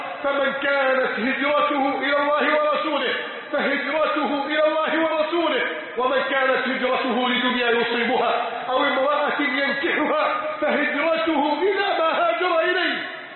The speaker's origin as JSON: {"language": "Arabic", "country": "Egypt"}